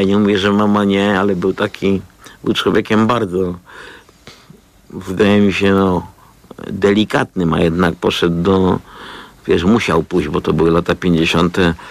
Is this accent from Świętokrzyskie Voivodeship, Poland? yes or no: no; Częstochowa, Silesian Voivodeship, Poland; now in Warsaw, Poland; chociaż nie pochodzę z dużego miasta, ale potem przyjechałem tu, z Częstochowy do Warszawy